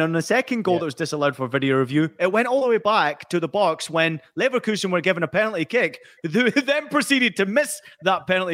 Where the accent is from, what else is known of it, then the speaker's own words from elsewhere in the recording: California, United States; born there; I'm always American. I'm born in California.